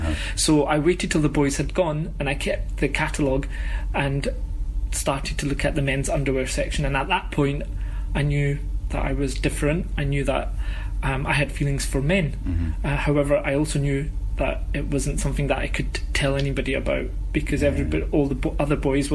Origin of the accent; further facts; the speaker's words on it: Scotland, United Kingdom; I identify as a LGBT gay Muslim man born and brought up in Scotland, and that's what I call home.